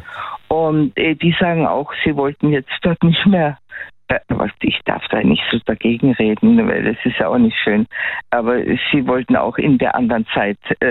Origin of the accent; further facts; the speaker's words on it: Innsbruck, Tyrol, Austria; Ja, ich fahre jetzt am 11. nach Innsbruck für 2 Wochen, Gott sei Dank.